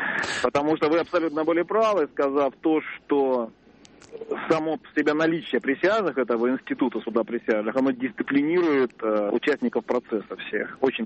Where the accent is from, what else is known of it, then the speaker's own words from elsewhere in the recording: Moscow, Russia; я из Москвы.